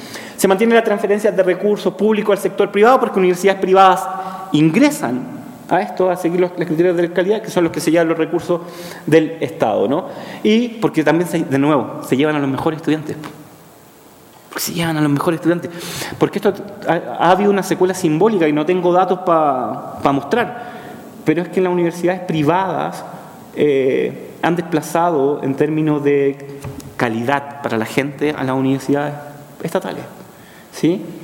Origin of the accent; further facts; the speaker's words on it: Chile; Yo vengo de Chile, no tengo idea de lo que significa con orientación pública.